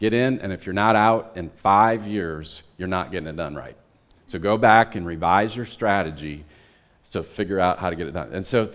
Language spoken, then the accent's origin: English; United States; and I'm from America, for crying out loud.